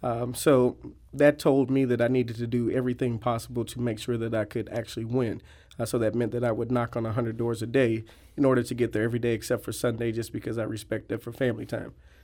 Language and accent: English; Ferguson, Missouri, United States; And when I got back to my hometown of Ferguson, it didn't seem like we had progressed as much as Columbia, Missouri.